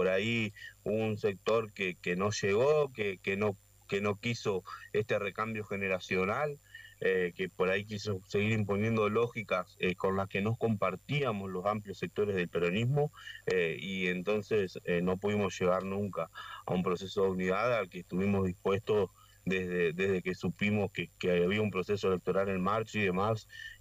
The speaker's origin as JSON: {"language": "Spanish", "town": "La Paz", "region": "Entre Ríos", "country": "Argentina", "said": "No soy de Nogoyá, soy de La Paz, para corregir."}